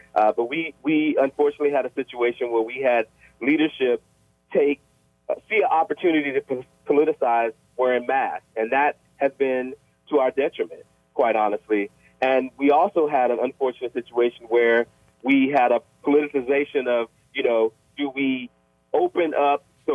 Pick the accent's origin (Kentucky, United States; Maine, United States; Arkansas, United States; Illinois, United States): Arkansas, United States; now in Maryland, United States; I can speak about Arkansas because I'm from Arkansas, though I currently live in Maryland.